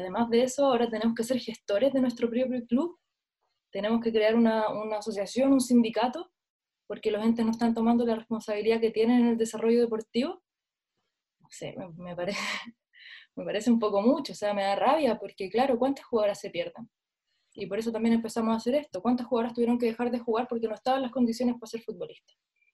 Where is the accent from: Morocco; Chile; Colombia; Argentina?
Chile; todavía me duelen como jugadora, me duelen como chilena, porque creo que merecemos más